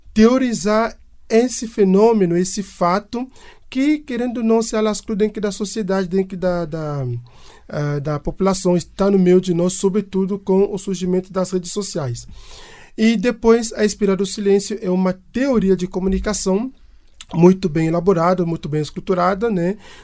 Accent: Cameroon; Portuguese is a second language; now in Brazil; Sou camaronês, né? O sotaque deve ter entregado aí. Sou camaronês e estou no Brasil há 10 anos.

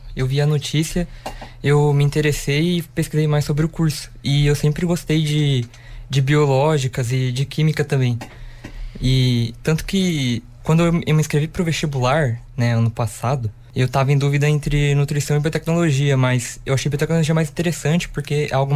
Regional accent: Londrina, Paraná, Brazil; sou de Londrina, nasci em Londrina mesmo.

